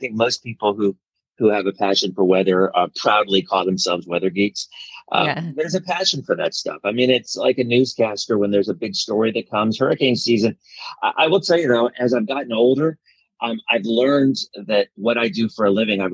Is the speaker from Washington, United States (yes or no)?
yes; Bellevue, Washington, United States; also born or lived in Seattle; well, I was born in Seattle. I lived in Bellevue.